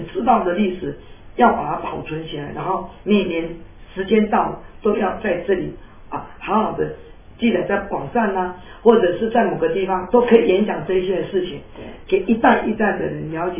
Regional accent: Taiwan; 我是感觉讲我们台湾人真的228这些的过去一百次恐怖分子的事情，要去更了解，

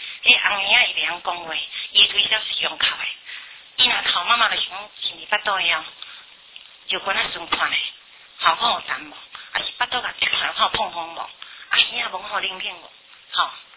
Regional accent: Taiwan; 其实我们台湾人的包容心就大。

